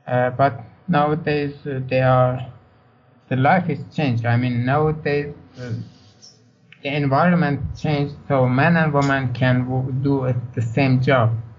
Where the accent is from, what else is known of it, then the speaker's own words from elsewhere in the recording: Iran; I'm from Iran.